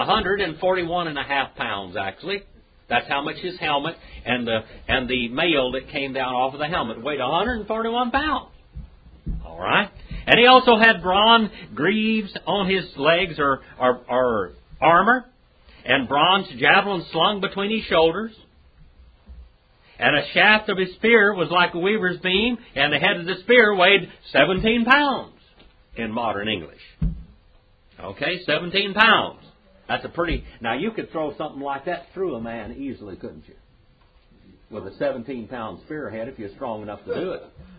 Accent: Nevada, United States; also born or lived in California; I came from Nevada up there. Well, up in Nevada, you know, I grew up in Nevada quite a bit of time. And when I came back to California

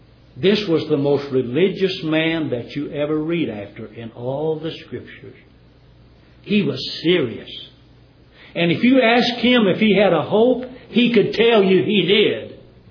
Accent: Tennessee, United States; When I was growing up in Tennessee on the farm and we walked through the field

